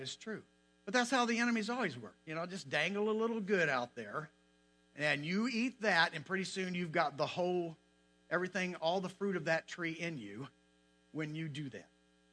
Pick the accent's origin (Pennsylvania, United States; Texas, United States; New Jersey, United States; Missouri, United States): Missouri, United States; now in Vernal, United States; I'm from a little small town called Vernal, Utah. I'm not from there. I'm originally from Missouri, but we've lived there for 30-some-odd years.